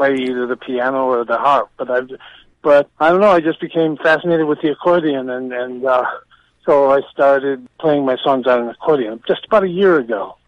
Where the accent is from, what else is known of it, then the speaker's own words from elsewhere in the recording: Cleveland, Ohio, United States; moved away as an adult; also born or lived in New York; now in Netherlands; When I was 18, I went to New York, lived there 30 years, and then went back to Cleveland for about 10 years, and then I moved to Holland. I live in Holland now.